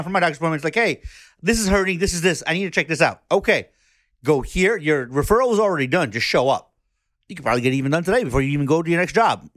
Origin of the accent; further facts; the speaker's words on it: New York, United States; I was born and raised in New York. I've traveled around the U.S. and everything else in between.